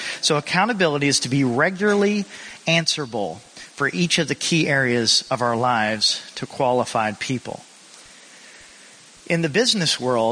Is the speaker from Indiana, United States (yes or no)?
yes; Indiana, United States; also born or lived in Kentucky; I am from Indiana and was born in Kentucky, and I kept my shoes on tonight despite that Kentucky birth.